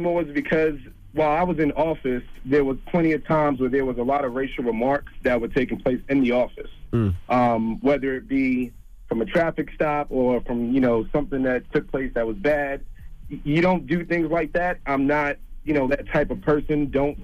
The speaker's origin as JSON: {"language": "English", "town": "New York City", "region": "New York", "country": "United States", "tie": "born or raised there", "said": "I was born and raised in Bronx, New York"}